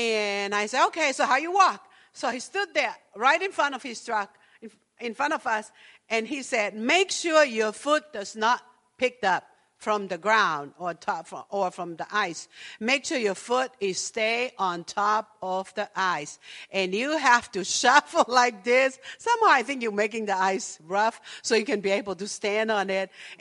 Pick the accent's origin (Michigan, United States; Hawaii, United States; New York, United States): Hawaii, United States; And I'm from Hawaii. We don't have snow there, okay?